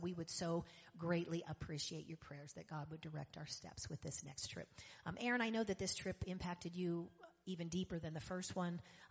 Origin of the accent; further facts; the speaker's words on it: United States; born there; I shared that although I was born here in the United States, I am 100% Romanian.